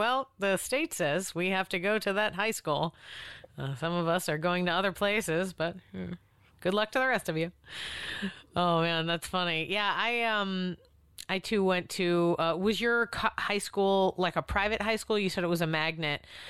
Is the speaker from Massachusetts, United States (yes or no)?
yes; Boston, Massachusetts, United States; No, I grew up in Boston and we didn't have magnet schools